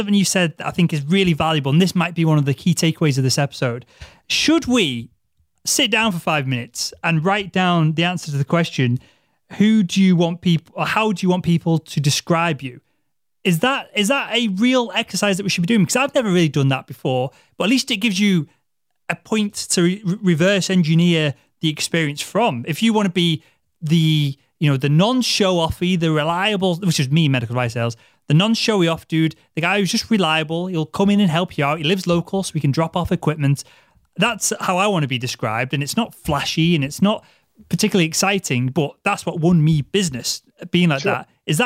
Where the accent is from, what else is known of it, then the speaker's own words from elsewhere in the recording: Liverpool, North West England, United Kingdom; now in Yorkshire, United Kingdom; I'm from Liverpool, but I live in Yorkshire.